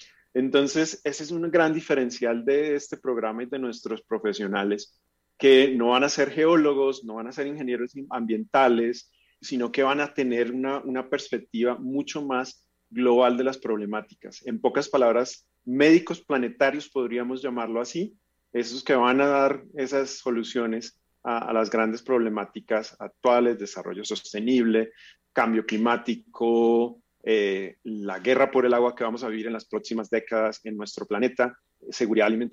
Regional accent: Zapatoca, Santander, Colombia; born there; yo nací en Zapatoca, Santander, un pueblito cerca de Bucaramanga, sin embargo no soy tacaño como suelen conocer a los zapatocas.

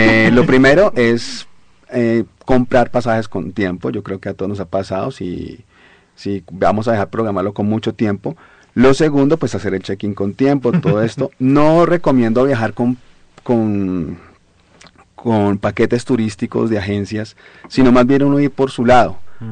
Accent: Colombia; mi tierra es mi tierra, Colombia es Colombia y no la cambiaría por nada.

